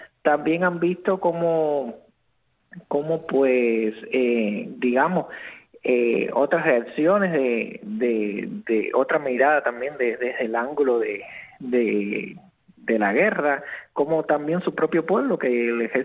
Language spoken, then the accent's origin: Spanish; Cuba; moved away; esa comunidad LGBTI que yo dejé cuando yo salí de Cuba.